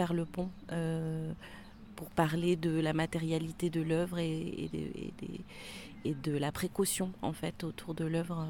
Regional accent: Marvejols, Occitanie, France; je suis née à Marvejols, j'ai grandi à Marvejols. Ensuite, je suis partie faire mes études à Clermont-Ferrand et à Paris. Lorsque je suis revenue de Paris, je suis d'abord revenue à Marvejols

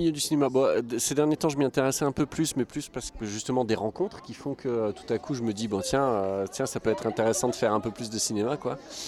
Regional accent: Toulouse, Occitanie, France; moved away as an adult; also born or lived in Paris / Strasbourg; Je viens de Toulouse, je suis monté à Paris, après j'ai fait une école nationale à Strasbourg pendant 3 ans

